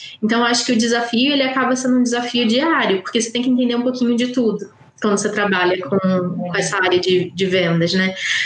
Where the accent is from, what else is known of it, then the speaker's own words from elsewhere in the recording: Rio de Janeiro, Brazil; accent: Rio de Janeiro; meu sotaque é muito do Rio de Janeiro. Então, quando eu fui para Curitiba